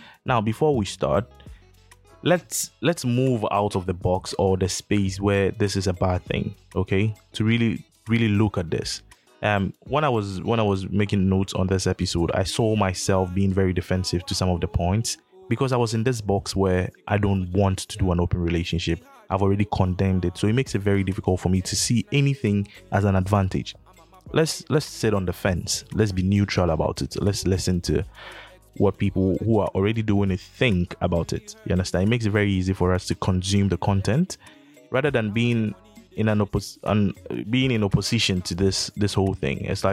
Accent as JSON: {"language": "English", "country": "Ghana", "tie": "born or raised there", "said": "Because I'm a Ghanaian, right? And I've lived all my life here"}